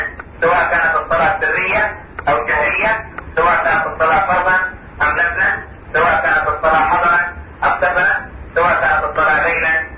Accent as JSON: {"language": "Arabic", "country": "Saudi Arabia", "said": "عندنا في المملكة العربية السعودية"}